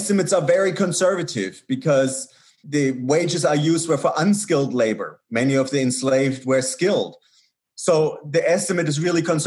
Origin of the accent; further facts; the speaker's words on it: Tübingen, Baden-Württemberg, Germany; a family that had recently moved from Israel to Germany in my hometown of Tübingen.